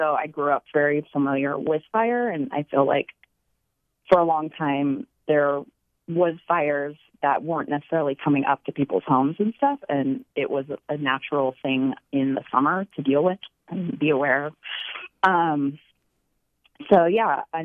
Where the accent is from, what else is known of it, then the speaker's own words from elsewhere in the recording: Paradise, California, United States; now in San Francisco, United States; I grew up in Paradise. I live in San Francisco now.